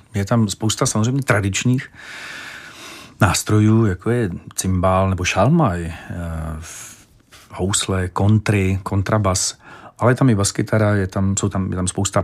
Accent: Moravian-Silesian Region, Czechia; jsem z Beskyd, jsem ze severu

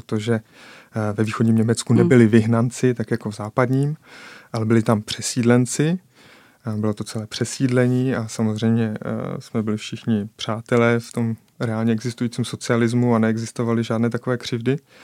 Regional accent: Jihlava, Vysočina Region, Czechia; born there; protože já jsem se narodil v Jihlavě, což bylo vlastně centrum takzvaného Jihlavského jazykového ostrova

